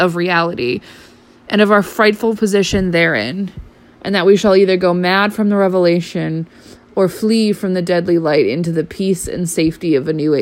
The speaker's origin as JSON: {"language": "English", "region": "East Coast", "country": "United States", "said": "I am from the East Coast of the United States. I'm from a really, really like small town. And it has influenced my accent a lot."}